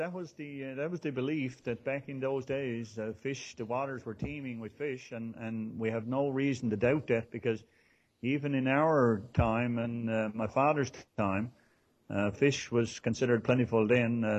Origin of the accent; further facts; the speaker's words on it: Tilting, Newfoundland and Labrador, Canada; I grew up here in Tilting.